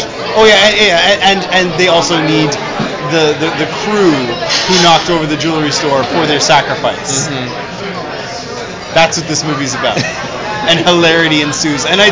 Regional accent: Toronto, Ontario, Canada; from the Matinee Cast, by the way. Hello, Tump listeners. Welcome to my hometown.

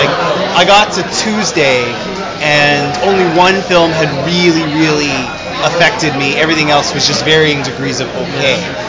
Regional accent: Toronto, Ontario, Canada; from the Matinee Cast, by the way. Hello, Tump listeners. Welcome to my hometown.

